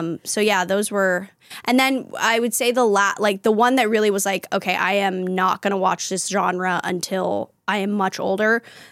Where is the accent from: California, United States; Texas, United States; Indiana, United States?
California, United States; Los Angeles; my mom was an actress, mm-hmm. and I grew up in Los Angeles and I grew up in showbiz.